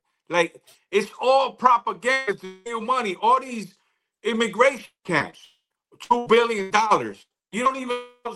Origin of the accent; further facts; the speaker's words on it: United States; $4,000 grand and I'm American and I can't even get a dollar from you?